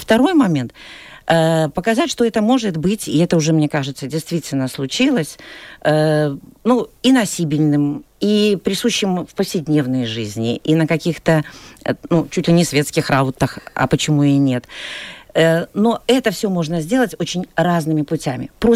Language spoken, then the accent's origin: Russian; Belarus; чем мы, белорусы, отличаемся от других национальностей